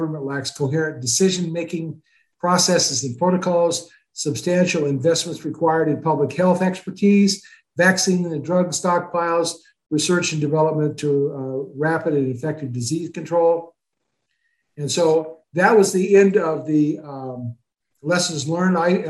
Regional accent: England, United Kingdom; I'm English.

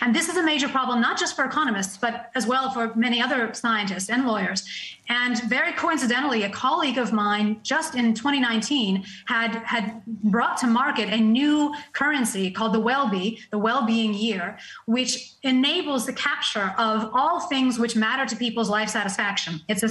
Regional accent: United States; now in Australia; We saw it in the witch hunts in the U.S., my home country, although I'm a naturalized Australian now.

